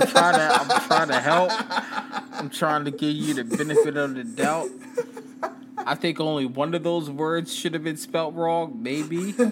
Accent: Huntington, New York, United States; Like I said, I'm from Huntington. I know them Suffolk County judges, cops.

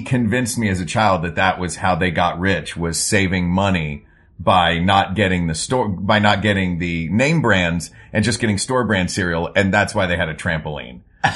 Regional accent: Tennessee, United States; I grew up in Tennessee.

